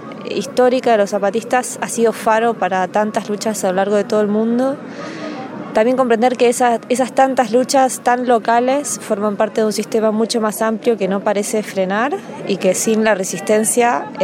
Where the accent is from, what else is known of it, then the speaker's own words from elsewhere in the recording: Argentina; soy docente y periodista independiente, soy de Argentina y estoy en el encuentro de resistencia y rebeldía en el Caracol Morelia.